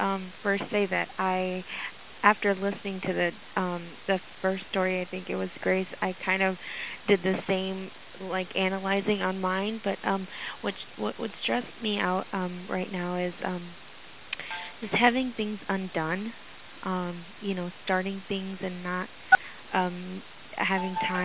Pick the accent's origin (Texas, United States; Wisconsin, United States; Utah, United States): Wisconsin, United States; moved away as an adult; I'm actually from Wisconsin, so I've moved clear across the country